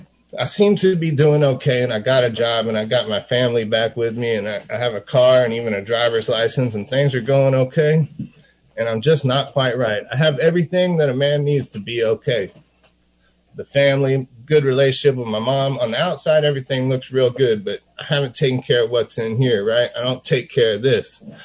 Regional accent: Austin, Texas, United States; I stepped out of the car, the same house I grew up in Travis Heights

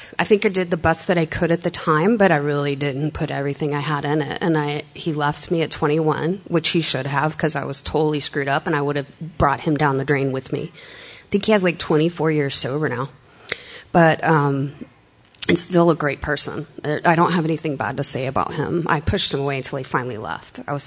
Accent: Texas, United States; I'm going to pack up my car and move to Austin because I was originally from Texas.

